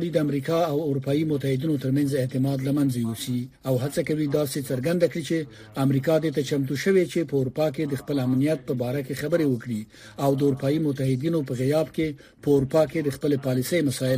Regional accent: Badakhshan, Afghanistan; moved away as an adult; now in Turkey; زه د افغانستان د بدخشان ولایت یم. دوه میاشتې کېږي چې ترکیه ته راغلی یم.

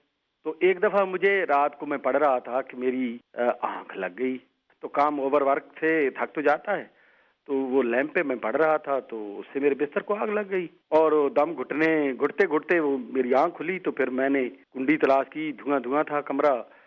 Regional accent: Mianwali, Punjab, Pakistan; میں میاں والی سے … ایسوسیٹ پروفیسر آر کر رہا ہوں. میں ایک میاں والی کے چھوٹے سے شہر میں پیدا ہوا 1957 میں, 8ویں جماعت تک میں وہاں پڑھتا رہا.

